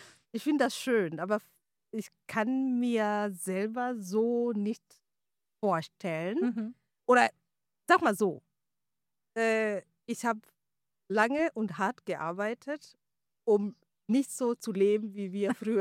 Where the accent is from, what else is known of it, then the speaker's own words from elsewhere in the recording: Nanyuki, Laikipia County, Kenya; German is a second language; now in Germany; ich bin in Kenia geboren, in Nanyuki, das ist eine kleine Stadt. Und bin auch da groß geworden und dann zur Schule auch gegangen, Grundschule und weiterführende Schule war ich in eine andere Stadt und dann studiert in Nairobi.